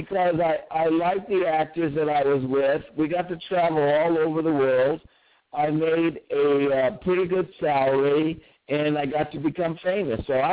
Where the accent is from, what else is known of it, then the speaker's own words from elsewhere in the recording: Oakland, California, United States; We're all from Oakland, and I went to high school